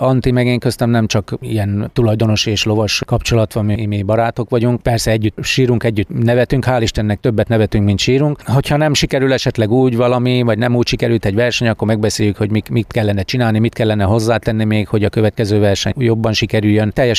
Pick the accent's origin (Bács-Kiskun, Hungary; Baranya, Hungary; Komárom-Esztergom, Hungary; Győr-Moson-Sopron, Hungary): Bács-Kiskun, Hungary; Kiskunhalas; én is ízig-véri kiskunhalasi vagyok, én is a város szülötte vagyok, igaz, hogy voltak évek, amikor ugye távol voltam a várostól, de hazatértem.